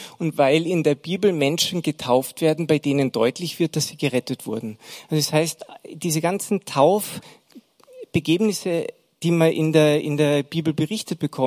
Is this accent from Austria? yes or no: yes; Austria; Bei uns in Österreich ist es ja eher üblich, dass Kinder getauft werden.